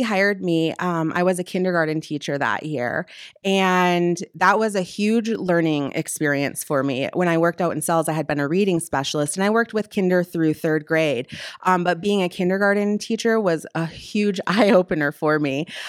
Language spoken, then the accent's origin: English; Sault Ste. Marie, Michigan, United States; I actually grew up in a border town in the Upper Peninsula of Michigan. So my hometown is Sault Ste. Marie, Michigan, and it's the last exit before you get to Canada, the international border.